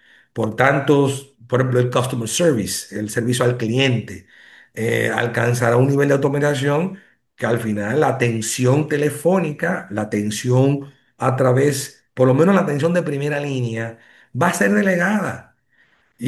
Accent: Dominican Republic; soy el único dominicano hasta ahora que tiene Certified Artificial Intelligence Professional

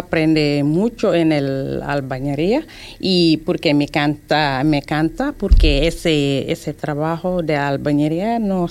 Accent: Senegal; Spanish is a second language; now in Fuerteventura, Spain; De Senegal.

